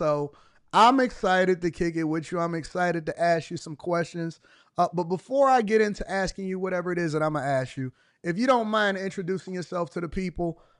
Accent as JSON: {"language": "English", "town": "Detroit", "region": "Michigan", "country": "United States", "tie": "born or raised there", "said": "I was raised in Detroit, Michigan, raised in a church, but I was raised in a traditionally Democrat household."}